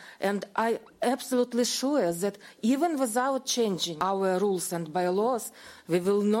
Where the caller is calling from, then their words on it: Ukraine; English is a second language; I know I am talking from Ukraine.